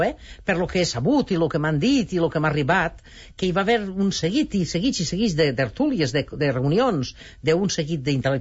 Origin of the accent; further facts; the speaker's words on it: Valencian Community, Spain; que jo no puc entendre com a valenciana